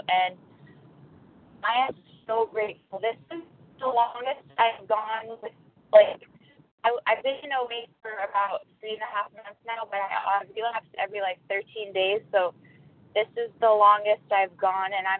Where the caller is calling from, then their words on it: California, United States; I'm calling from Southern California near Los Angeles.